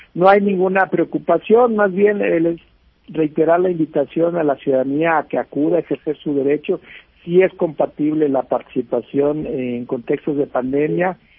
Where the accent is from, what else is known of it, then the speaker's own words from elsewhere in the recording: Mexico; vamos a estar utilizando como mexicanas y mexicanos ese día insumos de protección